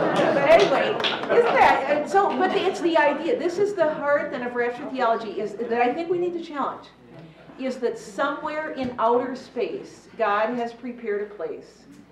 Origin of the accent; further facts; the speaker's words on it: Northfield, Minnesota, United States; I was in college in my hometown, Northfield, Minnesota, going pretty much every Sunday to church at my home church, St. John's Lutheran Church